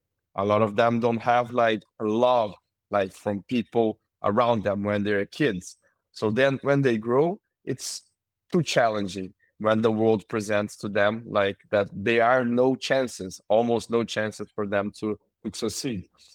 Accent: Porto Alegre, Rio Grande do Sul, Brazil; English is a second language; I'm from Porto Alegre, south of Brazil. I'm living today in Porto Alegre.

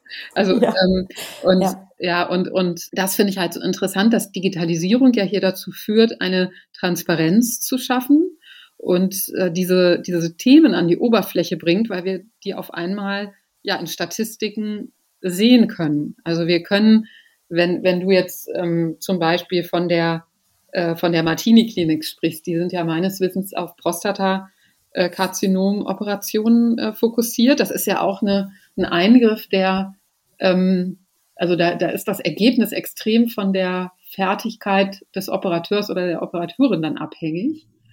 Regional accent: Göttingen, Lower Saxony, Germany; ich komme aus Göttingen

